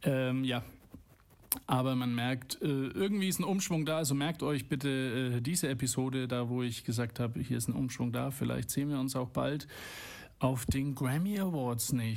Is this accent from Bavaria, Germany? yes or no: yes; Schwabach, Bavaria, Germany; ich habe ja einen zweiten Podcast für meine Heimatstadt Schwabach.